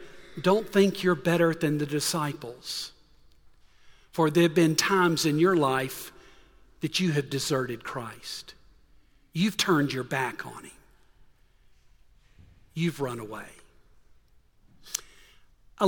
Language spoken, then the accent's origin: English; Georgia, United States; I'm from Middle Georgia, and in a nearby county, there were two brothers.